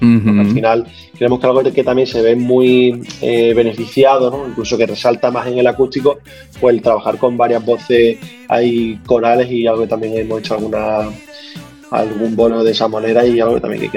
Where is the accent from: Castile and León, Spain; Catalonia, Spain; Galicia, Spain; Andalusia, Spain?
Andalusia, Spain; También siendo andaluces, pero desde luego es una riqueza